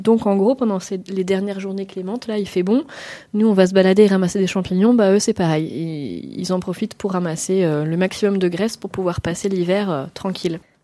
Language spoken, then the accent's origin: French; Occitanie, France; dans des cavités qui sont nombreuses chez nous en Lozère.